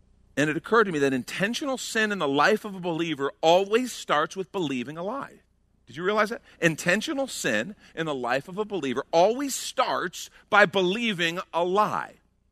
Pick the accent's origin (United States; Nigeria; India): United States; Illinois; we grew up outside of Chicago. So in the winter, I waited too long to do my chores.